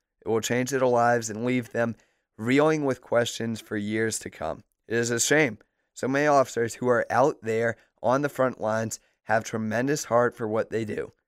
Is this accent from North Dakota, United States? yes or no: no; Louisiana, United States; three Baton Rouge police officers from my home state of Louisiana were slain